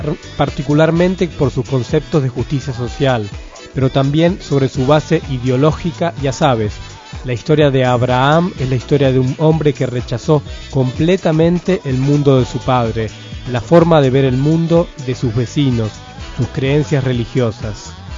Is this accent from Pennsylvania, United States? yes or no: no; New York, United States; now in Israel; Tengo 26 años, nací y me crié en Nueva York. Tuve una relación estrecha con mi judaísmo.